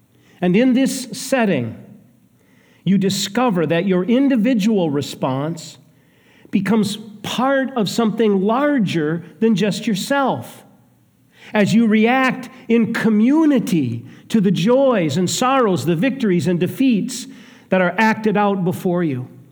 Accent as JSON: {"language": "English", "region": "Minnesota", "country": "United States", "said": "I'm from Minnesota, and Minnesota has just produced so many losers and people who finish second."}